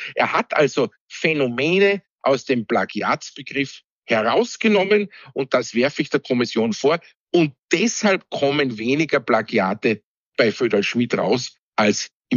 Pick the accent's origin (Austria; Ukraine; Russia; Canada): Austria; ich hoffe, ich sage es jetzt als Österreicher richtig